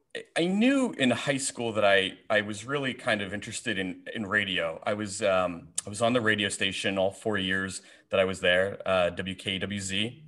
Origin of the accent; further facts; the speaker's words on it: New York City, New York, United States; I mean, it was a big culture shock because I'd spent most of my life, all my life in New York.